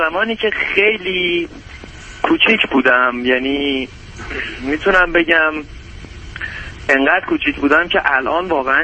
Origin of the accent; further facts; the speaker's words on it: Iran; moved away as an adult; تازه از ایران مهاجرت کردم و دلیل این مهاجرت هم بیشتر این بوده که در ایران جزء یک اقلیت مذهبی خاصی بودم و من بک‌گراند خانواده پدریم بهایی